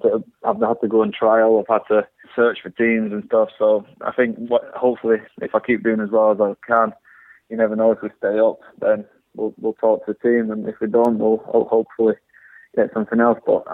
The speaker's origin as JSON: {"language": "English", "country": "United Kingdom", "said": "being British"}